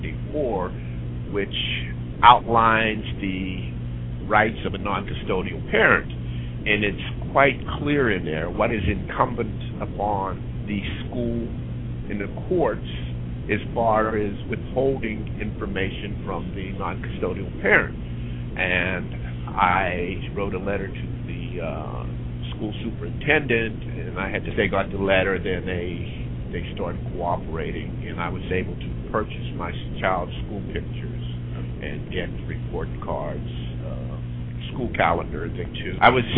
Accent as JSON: {"language": "English", "region": "Pennsylvania", "country": "United States", "also_born_or_lived": "Westchester County, New York / Putnam County, New York", "lives_now": "Deltona, United States", "said": "Originally, I'm from Pennsylvania, but I spent most of my adult life in metropolitan New York area, Westchester County, Putnam County, New York."}